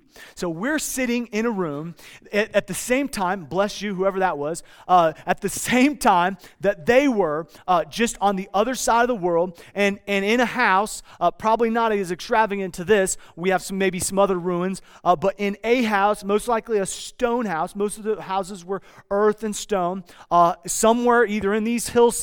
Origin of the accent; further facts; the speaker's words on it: Iowa, United States; Now, you may not like LA, but I grew up in Iowa, so please pardon me for loving Los Angeles.